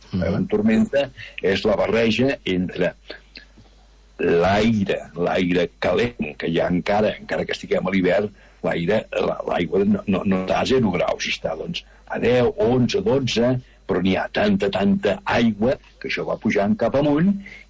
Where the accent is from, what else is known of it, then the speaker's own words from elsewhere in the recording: Arenys de Mar, Catalonia, Spain; soc d'Arenys